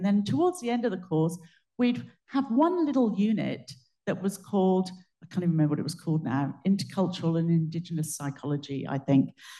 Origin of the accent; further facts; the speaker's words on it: Plymouth, South West England, United Kingdom; moved away as an adult; Some of you may have picked up my accent. I was born and brought up in the UK. This is a photograph of my hometown, Plymouth.